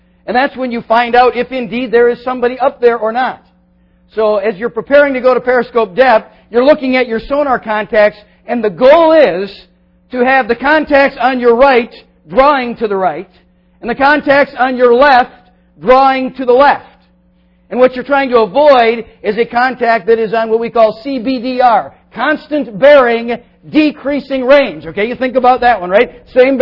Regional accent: United States; it's easy for me as an American to always remember this, because when you pass each other, you do it just like you do on American roads.

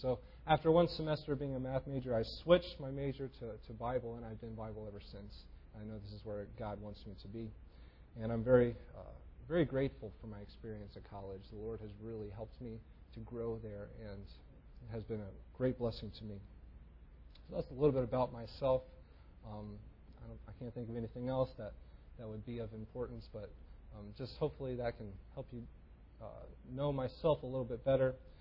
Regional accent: Frederick, Maryland, United States; For most of my life, almost all of it, I grew up in Frederick, Maryland, and that is my home.

